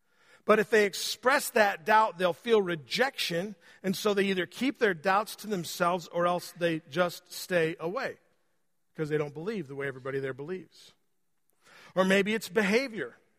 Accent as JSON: {"language": "English", "region": "Indiana", "country": "United States", "said": "I'm from Indiana. I cheer for MSU."}